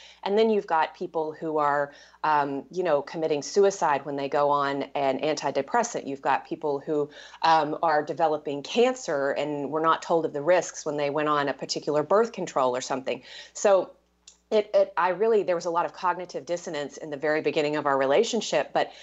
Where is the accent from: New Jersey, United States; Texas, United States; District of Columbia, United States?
Texas, United States; most of my listeners know I was raised in Texas